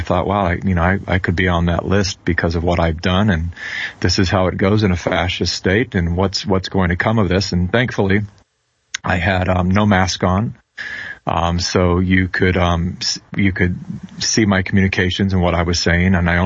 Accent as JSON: {"language": "English", "region": "California", "country": "United States", "tie": "born or raised there", "said": "I was born into the far left, born and raised in California."}